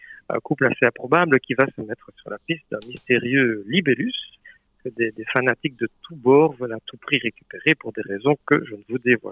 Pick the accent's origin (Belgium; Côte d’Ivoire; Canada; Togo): Belgium; Wallonia; Oui, il n'y aura que 100 ans que nous sommes belges, nous, de ce côté-là.